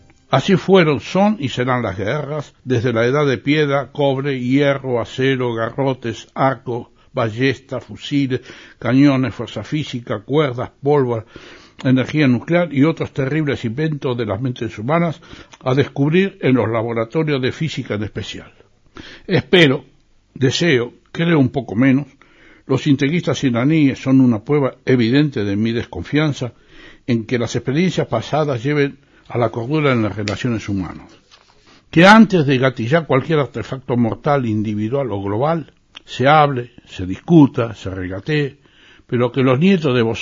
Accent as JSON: {"language": "Spanish", "region": "Buenos Aires", "country": "Argentina", "tie": "born or raised there", "said": "Cambié de colegio primario un par de veces durante mi infancia, siempre en mi barrio natal, Parque Patricios."}